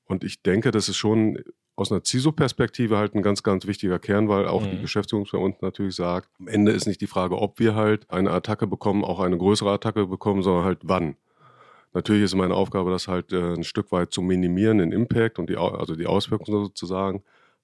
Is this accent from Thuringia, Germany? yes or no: no; North Rhine-Westphalia, Germany; Und es ist OWL und es ist MIN und es ist da, wo ich herkomme.